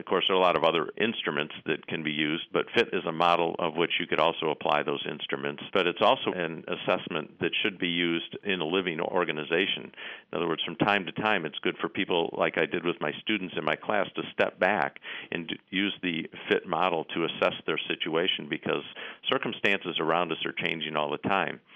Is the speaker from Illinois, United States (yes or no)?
yes; Chicago, Illinois, United States; I grew up just outside of Chicago. Of course, great Chicago Bull fan, a huge fan during the Michael Jordan era.